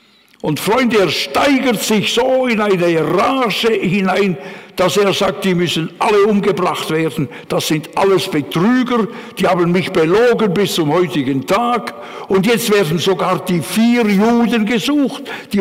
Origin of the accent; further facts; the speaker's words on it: United States; als Amerikaner hätte ich nicht wählen können, aber beten ja